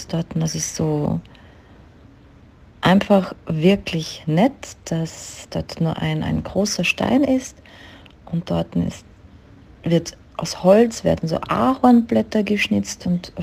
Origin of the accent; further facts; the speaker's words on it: Vienna, Austria; ich bin 48 Jahre alt, ich komme aus Österreich, konkret aus Wien, wohne aktuell aber ein bisschen außerhalb von Wien, ein bisschen am Land. Aber mein Lebensmittelpunkt ist eigentlich noch immer dort.